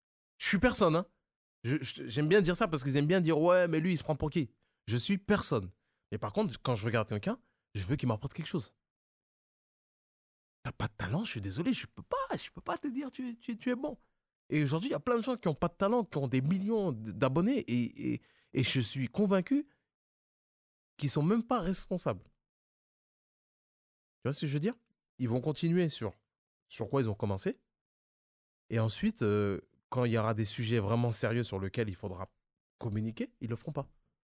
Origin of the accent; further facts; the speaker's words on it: France; je suis français, mais aussi d'origine sénégalaise, pourquoi, et je dis bien pourquoi, je n'utiliserai pas mon accent?